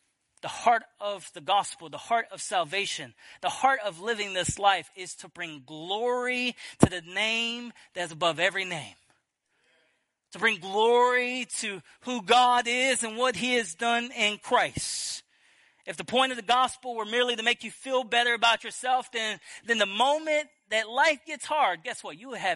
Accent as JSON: {"language": "English", "town": "Dulac", "region": "Louisiana", "country": "United States", "tie": "born or raised there", "said": "I grew up in Bayou Grand Cayou, the Dulac area. And I always tell people I grew up in what was known as the Assembly of Bapticostalic."}